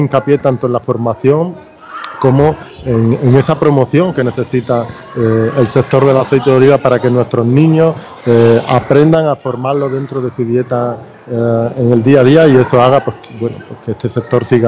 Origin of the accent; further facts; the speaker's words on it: Pozoblanco, Andalusia, Spain; Al igual que yo, somos los dos de Pozo Blanco, así bueno, que estamos los del norte aquí acompañando a los vecinos del sur.